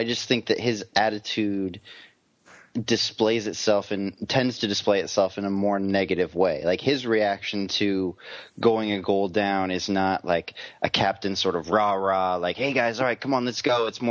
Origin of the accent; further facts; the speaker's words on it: United Kingdom; Yeah, you know, I'm very British.